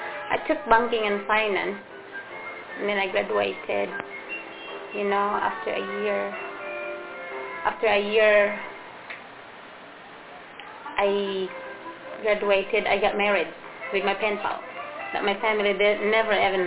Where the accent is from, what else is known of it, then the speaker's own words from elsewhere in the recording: Luzon, Philippines; now in United States; The Philippines were divided into three big parts, the Luzon, Visayas, and Mindanao, and I came from Luzon.